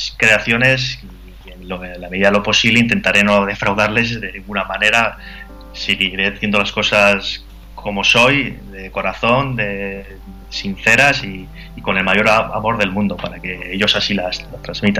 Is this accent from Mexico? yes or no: no; Navarre, Spain; Que es de donde soy. No sé, es como que no pintaba nada en una playa siendo de Navarra, que no hay playa